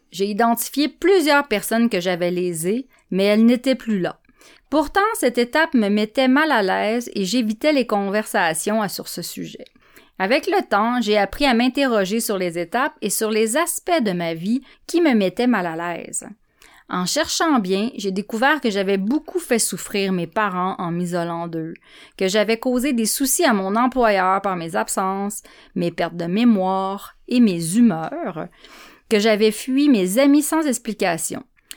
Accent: Quebec, Canada; Je viens du Saguenay, moi.

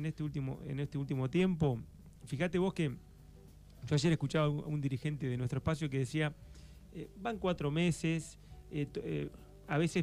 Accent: Argentina; esa grieta nos va a unir como argentinos

